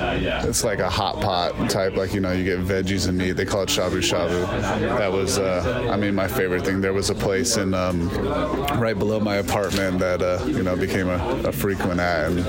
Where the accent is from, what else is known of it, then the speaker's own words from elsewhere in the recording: Las Vegas, Nevada, United States; Born and raised in Vegas.